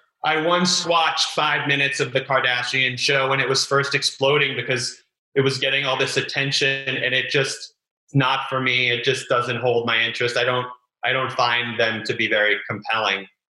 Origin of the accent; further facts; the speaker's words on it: New York City, New York, United States; now in Los Angeles, United States; Oh, secret about me is that I am in LA, but I don't drive a car because I grew up in New York City and I never got a driver's license.